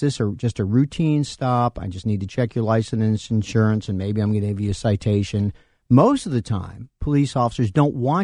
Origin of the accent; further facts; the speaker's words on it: Northeast, United States; I grew up in the Northeast like Chris did.